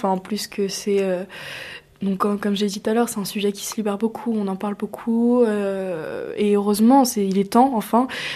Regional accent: Bourg-en-Bresse, Auvergne-Rhône-Alpes, France; now in Lyon, France; je sais que moi, j'habite sur Lyon, mais j'ai grandi sur Bourg.

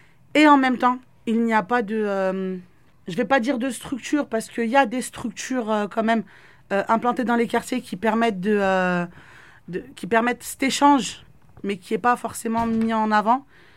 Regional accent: Bourges, Centre-Val de Loire, France; moved away as an adult; J'ai quitté la Croix-Blanche, j'ai quitté Bourges, j'ai quitté la France. Je suis partie à l'étranger, je me suis formée.

